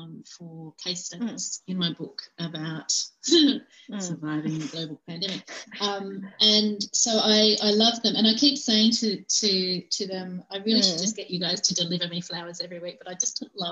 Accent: Launceston, Tasmania, Australia; when I grew up in Launceston.

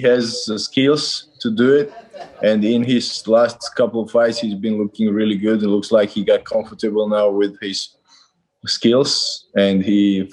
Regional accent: Georgia; English is a second language; In general, I'm from the Eastern Europe country, Georgia, is from the Sheni Dedashev country.

